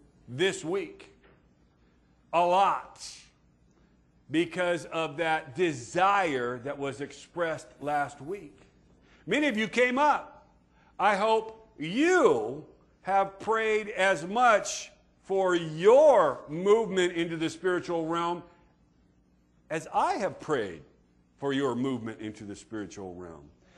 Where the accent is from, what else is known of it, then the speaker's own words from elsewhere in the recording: California, United States; I grew up in Northern Cal, and we used to go camping up in the Sierras